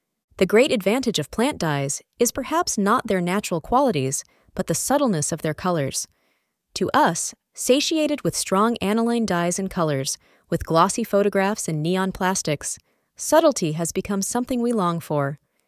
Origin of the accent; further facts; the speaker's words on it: England, United Kingdom; moved away as an adult; now in United States; Now I come from England, where the cheddar cheese, like the heroic Englishman, is pale and strong